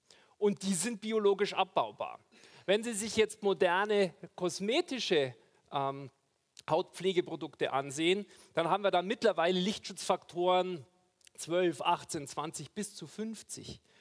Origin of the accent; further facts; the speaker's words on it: Regensburg, Bavaria, Germany; born there; also born or lived in Chicago; Ich bin gebürtiger Regensburger. Ich habe in Regensburg Biochemie studiert, habe mich dann Richtung USA aufgemacht, um da einige Jahre in Chicago zu arbeiten.